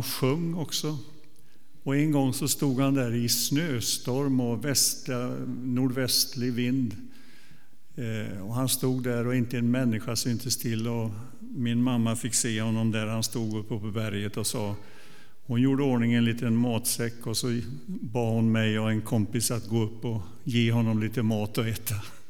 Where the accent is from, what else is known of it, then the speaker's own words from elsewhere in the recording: Donsö, Västra Götaland County, Sweden; När jag växte upp på Donsö, där har ni hört många gånger vad det är jag växte upp